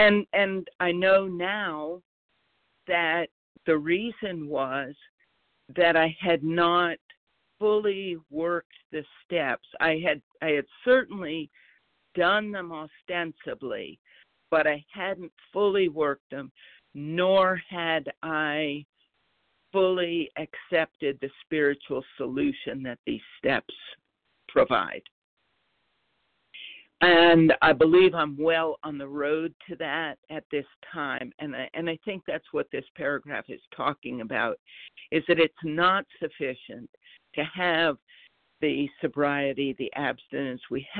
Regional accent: North Carolina, United States; Yeah, and I'm from North Carolina, grateful and recovering today with God's grace.

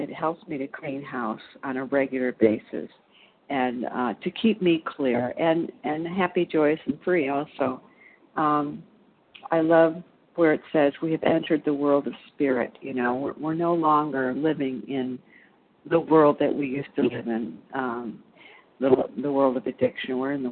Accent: Illinois, United States; I'm from Illinois.

